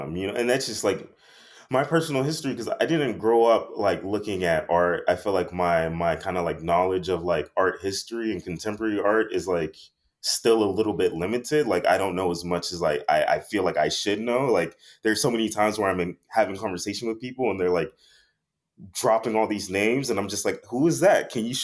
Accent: Miami, Florida, United States; growing up in Miami, we didn't have radiators.

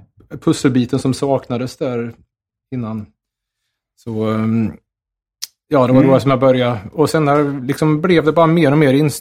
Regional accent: Skåre, Värmland, Sweden; det finns ett museum i Skåre där jag är uppvuxen.

